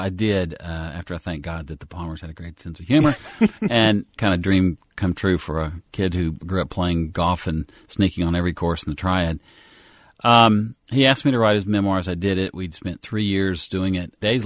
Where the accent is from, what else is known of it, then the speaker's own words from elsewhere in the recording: Greensboro, North Carolina, United States; I grew up in Greensboro playing golf, obviously at Green Valley Golf Club, the old kind of semi-public club in Greensboro.